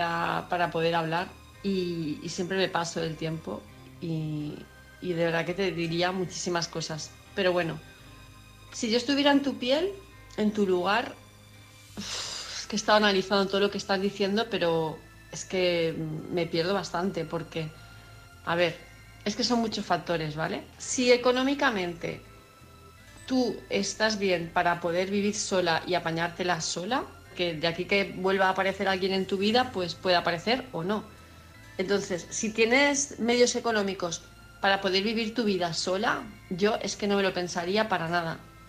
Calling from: Palma de Mallorca, Balearic Islands, Spain; de Palma de Mallorca

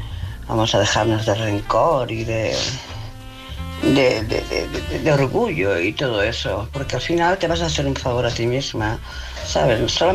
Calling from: Barcelona, Catalonia, Spain; de Barcelona.

